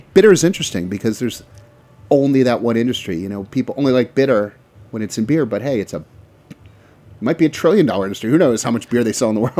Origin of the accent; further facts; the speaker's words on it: Washington, District of Columbia, United States; moved away as an adult; now in Los Angeles, United States; I'm not an LA guy. I'm from the East Coast. I'm from DC.